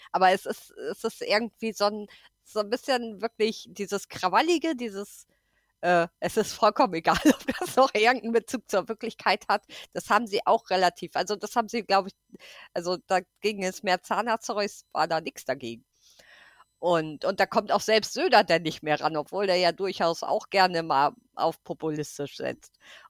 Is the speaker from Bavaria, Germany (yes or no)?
yes; Bavaria, Germany; wir kommen halt aus Bayern und meinetwegen sind wir Hinterwäldler vom Bauernhof